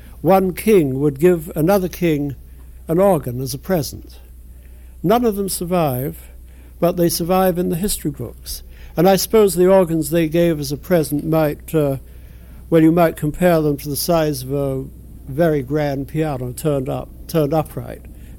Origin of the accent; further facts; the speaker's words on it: England, United Kingdom; born there; Well, I was born in England